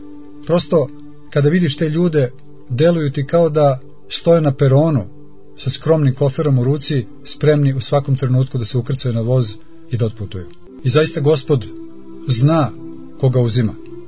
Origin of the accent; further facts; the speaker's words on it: Belgrade, Serbia; iako smo rodom Beograđani obojica, obojica smo tih 70. i 80. godina živjeli taj beogradski mladalački život